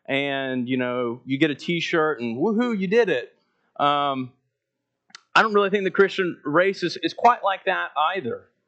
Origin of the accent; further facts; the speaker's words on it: Alabama, United States; is because I grew up in Mobile Bay